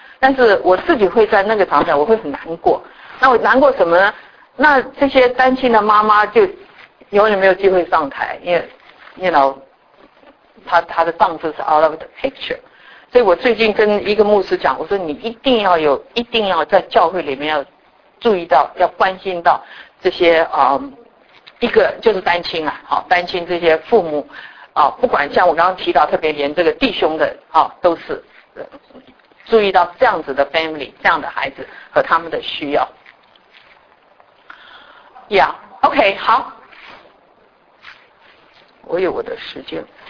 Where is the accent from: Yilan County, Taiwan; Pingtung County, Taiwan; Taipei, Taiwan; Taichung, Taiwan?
Taichung, Taiwan; 那么我是台中人，可是我是台湾的那种外省人。